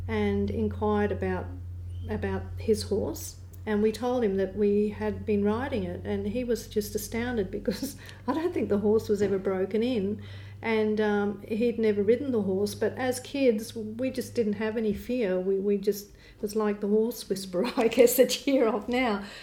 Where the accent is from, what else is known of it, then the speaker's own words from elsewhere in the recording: Bundaberg, Queensland, Australia; But no, growing up in Bundaberg, my parents, when I think about my growing up years, they were great.